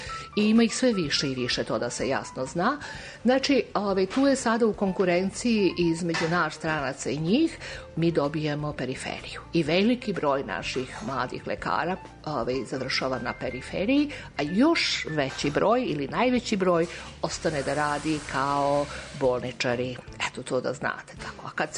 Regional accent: Belgrade, Serbia; born there; ja sam rođena Beograđanka, ali sam otišla u Smederevo i radila sam u selima u okolini Smedereva.

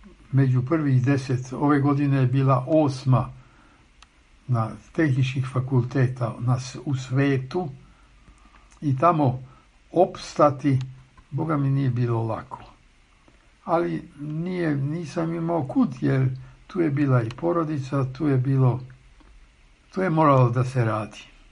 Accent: Subotica, Vojvodina, Serbia; first language Hungarian; Serbian is a second language; also born or lived in Belgrade; Ja sam odrastao u Subotici. Moj materni jezik je mađarski. Školovao sam se u Beogradu, studirao, diplomirao, promovirao, sreo ljubav svog života tamo, znači srpski.

